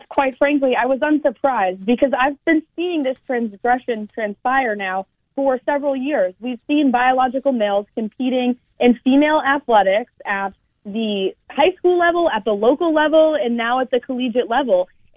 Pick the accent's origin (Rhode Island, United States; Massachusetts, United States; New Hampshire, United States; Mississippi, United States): New Hampshire, United States; Yeah, New Hampshire is an amazing state. It's my home state. I grew up here in a small business family, grew up in the district.